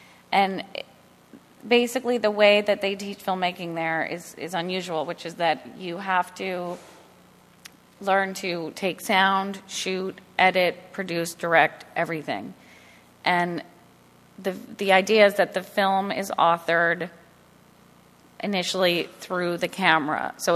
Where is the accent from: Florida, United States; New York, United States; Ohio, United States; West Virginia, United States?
New York, United States; And I was in that film not as telling my inner thoughts, but as a New Yorker who wasn't there.